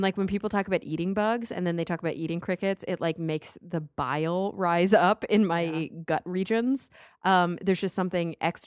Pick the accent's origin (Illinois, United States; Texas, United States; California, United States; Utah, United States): Texas, United States; Plano; And so I remember though in Texas, I grew up in Plano, Texas